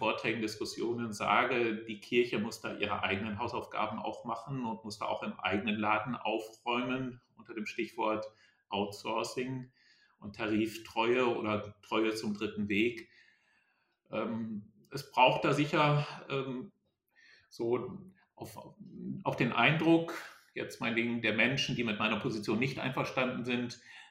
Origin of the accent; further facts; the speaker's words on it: Lower Saxony, Germany; Ich war eben im Oldenburger Land in meiner Heimat.